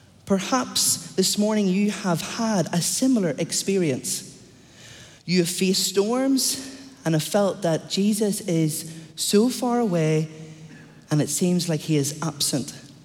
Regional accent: Northern Ireland, United Kingdom; Now, my hometown in Northern Ireland is very close to the coast

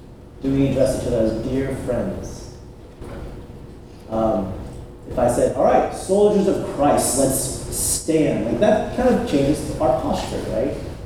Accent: United States; born there; My parents are from Vietnam, I'm Vietnamese. But I was born here in the States. So I'm Vietnamese American.

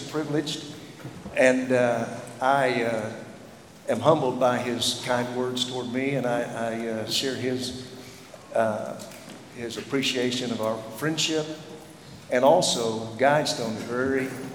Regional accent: Oklahoma, United States; I grew up in the First Baptist Church in the county seat town in Oklahoma.

